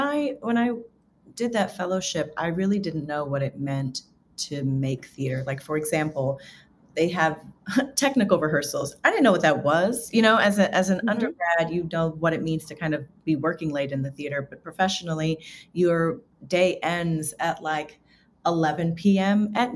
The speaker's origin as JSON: {"language": "English", "town": "New York City", "region": "New York", "country": "United States", "tie": "born or raised there", "also_born_or_lived": "Miami / North Carolina", "said": "I grew up in New York City in Queens. But I moved around a lot as a kid, and I lived in New York and I lived in Miami and North Carolina for a short stint."}